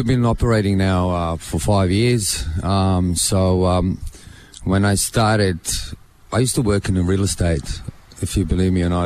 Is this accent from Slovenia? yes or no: yes; Slovenia; now in Brisbane, Australia; I'm from Slovenia originally, which is right next to border with Italy and Austria, right in the mountains.